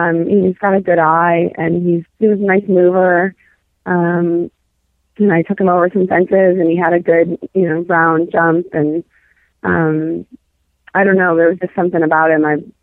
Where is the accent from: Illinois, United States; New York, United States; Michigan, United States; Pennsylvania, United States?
Michigan, United States; I'm from Michigan, so I had been to Rolex several times and been there to watch